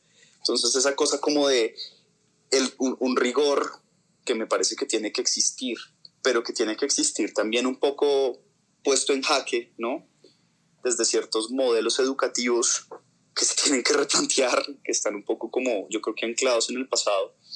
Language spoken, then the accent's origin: Spanish; Bogotá, Colombia; born there; soy actor, nací en Bogotá, Colombia, en el 88.